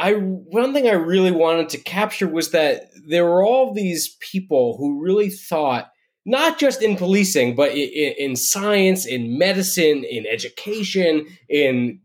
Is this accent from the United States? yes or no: yes; Connecticut, United States; also born or lived in New York, United States; Yeah, I was born in New York, was in New York till I was 4 or 5, and then grew up in Connecticut.